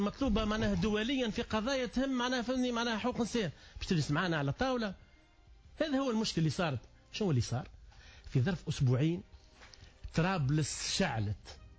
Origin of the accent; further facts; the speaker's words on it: Tunisia; لو بيرسونيل بوليتيك اللي عندنا في تونس ما يفهمش لا في الجو السياسية لا حتى شيء